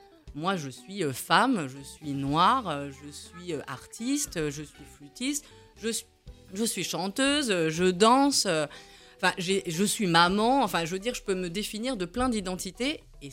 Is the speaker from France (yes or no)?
yes; Saint-Denis, Île-de-France, France; moi, j'ai grandi à Saint-Denis